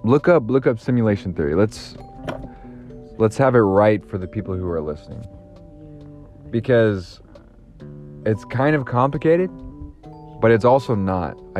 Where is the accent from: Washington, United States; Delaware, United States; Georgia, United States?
Georgia, United States; born there; also born or lived in Alabama; I've lived in this South my entire life. I lived in Alabama. I was born in Georgia.